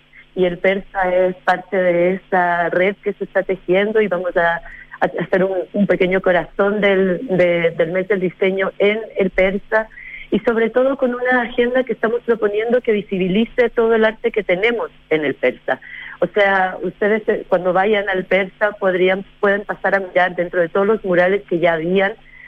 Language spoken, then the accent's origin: Spanish; Chile; moved away as an adult; now in Quito, Ecuador; por mi acento puedo decir que soy ambas, pero mi corazón es bastante chileno.